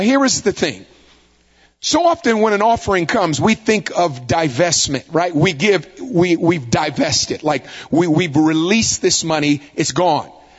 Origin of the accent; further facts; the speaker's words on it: California, United States; I'm from California.